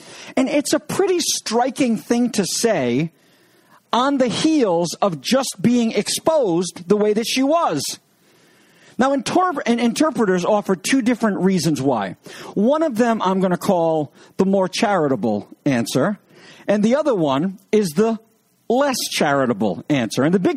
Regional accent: New England, United States; Now, I am from New England, so I'm not feeling charitable at all.

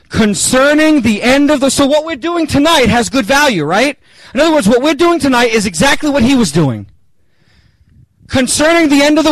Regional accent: Canada; By the way, I'm no longer calling myself French Canadian. I'm just Canadian.

